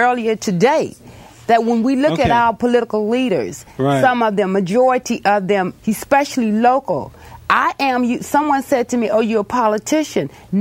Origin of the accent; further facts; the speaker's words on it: Chicago, Illinois, United States; born there; I was born in Chicago, Illinois.